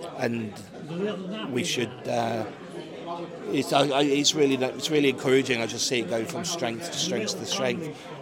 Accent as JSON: {"language": "English", "town": "Leicester", "region": "East Midlands", "country": "United Kingdom", "tie": "born or raised there", "lives_now": "Morecambe, United Kingdom", "said": "I was raised in Leicester, moved up to Morecambe in 1990."}